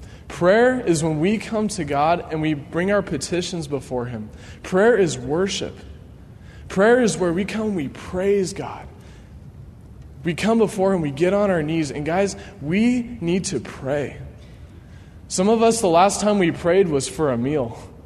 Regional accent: Colorado, United States; Back home where I grew up in Colorado, we live in a valley. And on three sides, there's mountains.

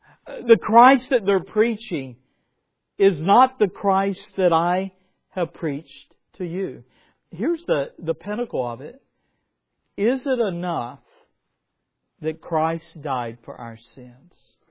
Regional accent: South Crossroad, the South, United States; accent: Southern; And you can probably hear a little bit of Southern in my accent. I grew up about an hour from here. I grew up in the country near South Crossroad, and I went to a school called Buford.

